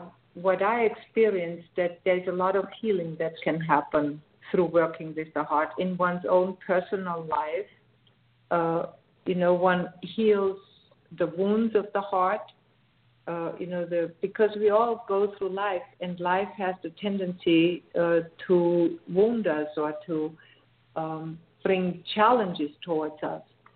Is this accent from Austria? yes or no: yes; Austria; accent: Austrian; English is a second language; I come from another country, as you might hear from my accent. I'm Austrian. I come from Austria, and like in Austria, the religion is very Catholic.